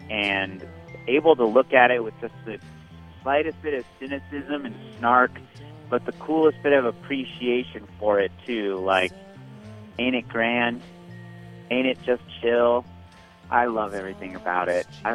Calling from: Chicago, Illinois, United States; I'm calling from Chicago, Illinois. I'm 26 years old.

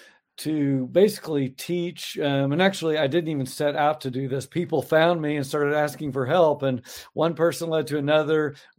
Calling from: Bend, Oregon, United States; Bend, Oregon, and doing great today and super excited to be here.

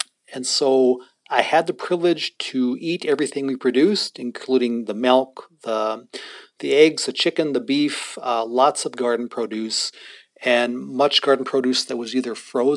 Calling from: Standing Rock, United States; I'm currently speaking from Standing Rock

